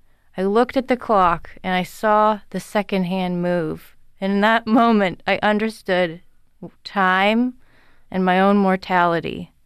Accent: Newton, Massachusetts, United States; I grew up in Newton, Massachusetts.

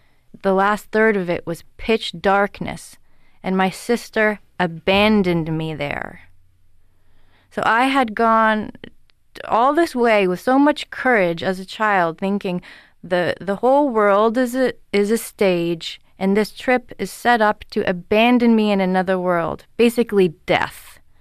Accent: Newton, Massachusetts, United States; I grew up in Newton, Massachusetts.

